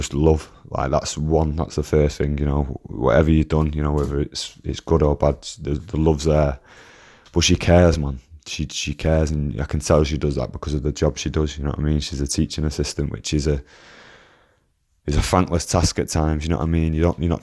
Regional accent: Manchester, North West England, United Kingdom; I'm from Burnage, I'm from Manchester.

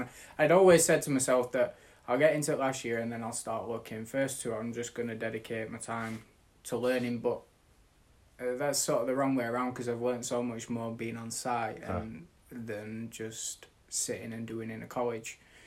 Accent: Sheffield, Yorkshire and the Humber, United Kingdom; I'm 26 years old. I come from Sheffield.

